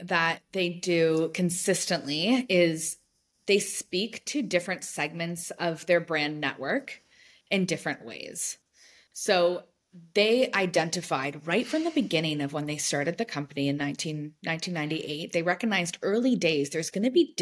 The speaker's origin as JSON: {"language": "English", "town": "Toronto", "region": "Ontario", "country": "Canada", "said": "I've also had really funny experiences where I'm from Toronto originally"}